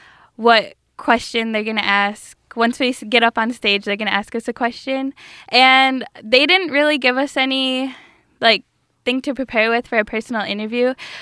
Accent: Peshawbestown, Michigan, United States; I was born and raised in Peshawetown, Michigan. I was born and raised around my culture and like with traditional values instilled in me by my parents and grandparents.

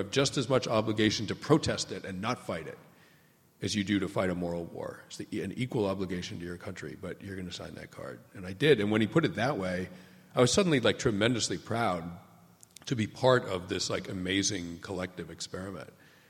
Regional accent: New England, United States; I grew up in New England. My parents were like very committed pacifists.

